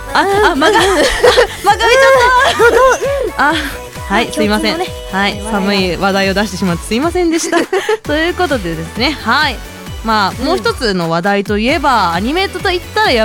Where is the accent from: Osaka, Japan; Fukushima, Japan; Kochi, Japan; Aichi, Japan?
Fukushima, Japan; リクエスト地元が一緒なんですよ